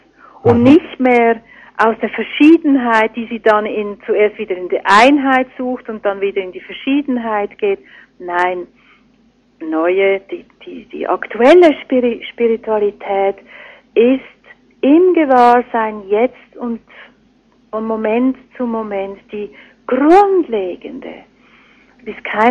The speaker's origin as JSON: {"language": "German", "country": "Switzerland", "said": "Es ist wie wenn ich als Schweizerin sage"}